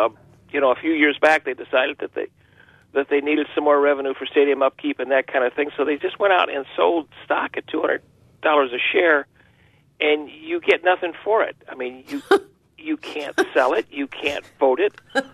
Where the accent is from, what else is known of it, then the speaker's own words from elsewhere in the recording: Chicago, Illinois, United States; moved away as an adult; I'm not from here. I got here in 1970 and had been hearing about the Packers. I grew up around Chicago, you know, forever.